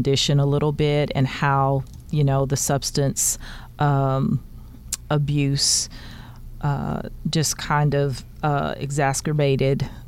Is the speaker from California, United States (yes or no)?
no; Marshall, Texas, United States; I moved back home. I'm originally from Texas, from Marshall, Texas